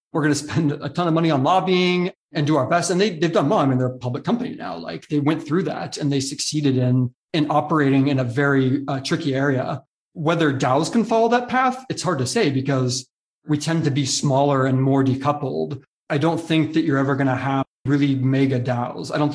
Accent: United States; Like, I'm an American. I think it's really sad that the United States is missing out on this by not giving guidance.

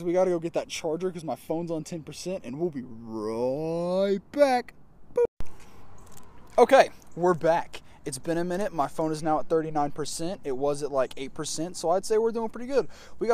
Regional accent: United States; Because I'm American, that's what we do.

